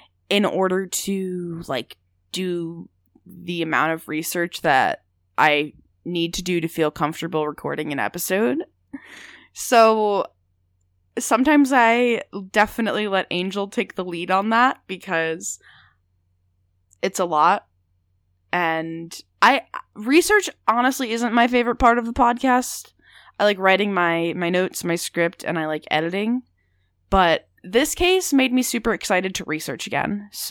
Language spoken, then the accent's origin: English; Maryland, United States; I'll say it till I'm dead. I'm from Maryland. I love that place a lot.